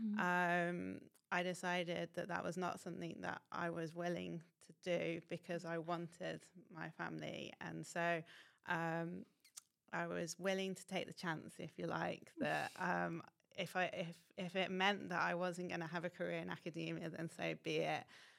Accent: Coventry, West Midlands, United Kingdom; And so I moved to the University of Birmingham, which is much closer to my hometown, Coventry. I actually commuted from Coventry to Birmingham during my PhD.

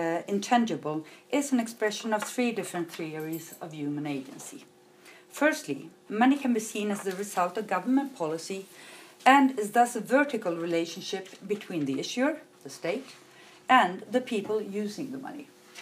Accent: Sweden; But as my home country, I know it well.

